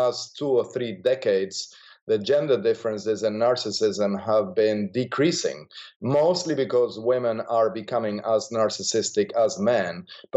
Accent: Argentina; I grew up in Argentina

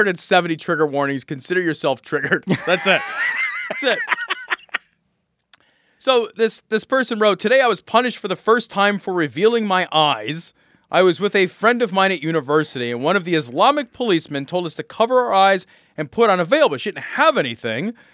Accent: Ireland; That's fucking, I'm Irish.

